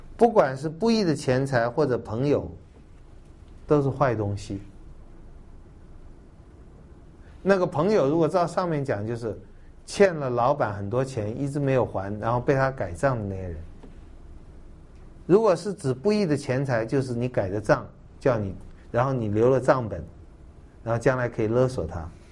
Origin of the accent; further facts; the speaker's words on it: China; 用我们中国人讲的实际就是我以后可以吃喝快乐